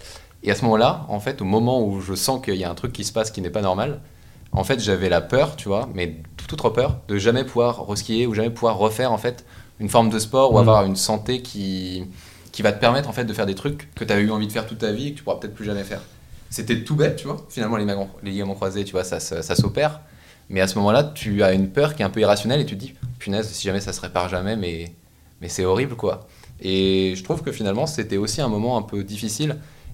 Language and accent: French; the Alps, France; je suis un grand fan de ski parce que je suis des Alpes